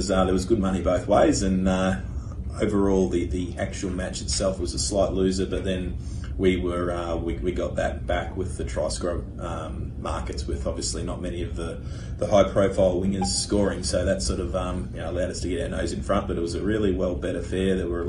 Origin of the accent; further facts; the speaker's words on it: Queensland, Australia; It was one of the best I've seen being a Queenslander.